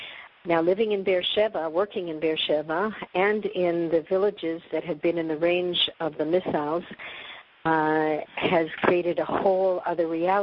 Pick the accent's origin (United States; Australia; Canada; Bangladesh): Canada; Winnipeg, Manitoba; now in Israel; as you can hear from my accent, I was not born in Israel. I moved to Israel 35 years ago from Winnipeg, Manitoba, Canada, and I also live on a kibbutz